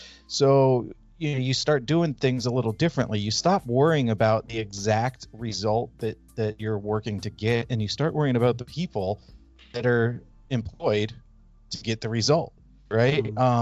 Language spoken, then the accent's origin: English; California, United States; So I grew up in Northern California.